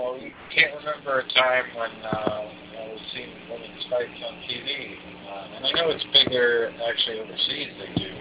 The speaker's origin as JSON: {"language": "English", "town": "Dorchester", "region": "Massachusetts", "country": "United States", "tie": "born or raised there", "said": "they had a card in Dorchester, go figure, my hometown."}